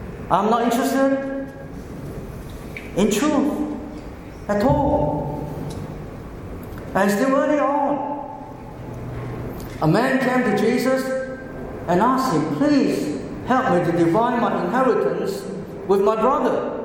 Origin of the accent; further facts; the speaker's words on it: Hong Kong; I come from Hong Kong, and before 1997, when Hong Kong was handed back to China, we were using coins in Hong Kong